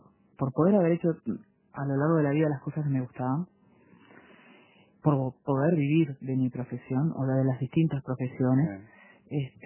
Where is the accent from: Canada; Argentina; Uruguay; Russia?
Uruguay; esas cosas son las características de que nos hacen a nosotros como ser uruguayos